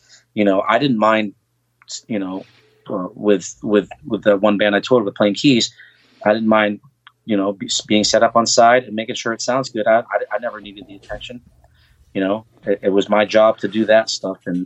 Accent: Pittsburgh, Pennsylvania, United States; now in Los Angeles, United States; I go outside and it's sunshine every day, especially I grew up in Pittsburgh.

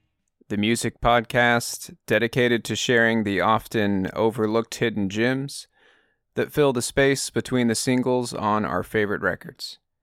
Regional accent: Texas, United States; Well, I'm from Texas, brother, okay? I'll always be a Texan.

